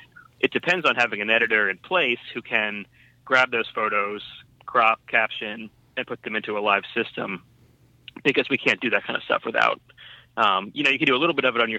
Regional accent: East Coast, United States; now in Chicago, United States; I grew up on the East Coast. I grew up a Baltimore Orioles fan. I've been in Chicago 7 or 8 years, going on 8.

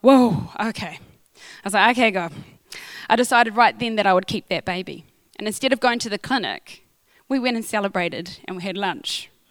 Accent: Napier, Hawke's Bay, New Zealand; I grew up in Sunny Hawks Bay, Napier on the East Coast. It's well known for Art Deco buildings, if you like that sort of thing.

